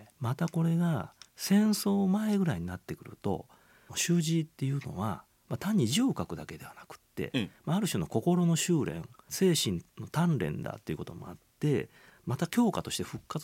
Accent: Nara, Japan; 私のふるさとの奈良県も書道が結構盛んなところでね

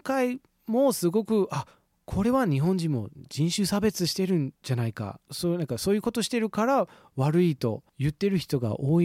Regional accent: United States; Japanese is a second language; 特に多分僕はアメリカ人だと本当はリアルタイムで見てました、

